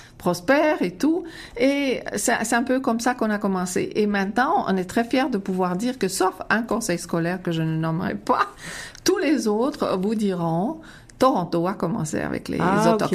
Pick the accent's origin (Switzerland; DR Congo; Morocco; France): Switzerland; moi je viens de Suisse